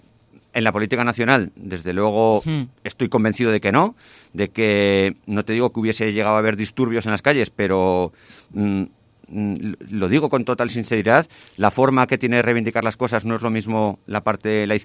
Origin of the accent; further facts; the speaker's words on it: Jaca, Aragon, Spain; todos nos conocemos, somos de Jaca